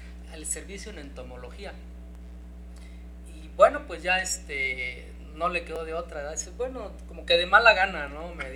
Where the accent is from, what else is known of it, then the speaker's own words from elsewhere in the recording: Yautepec, Morelos, Mexico; yo soy de aquí de Yautepec, esperábamos el camión aquí en frente del mercado, y ahí pasaba el camión para Cuernavaca